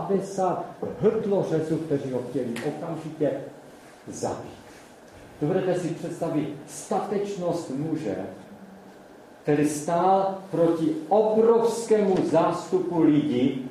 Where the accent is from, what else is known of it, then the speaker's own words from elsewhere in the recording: Český Těšín, Moravian-Silesian Region, Czechia; accent: Silesian dialect; já pocházím z Českého Těšina, takže to je psáno polsky, nebo takovým tím naším slezským nářečím.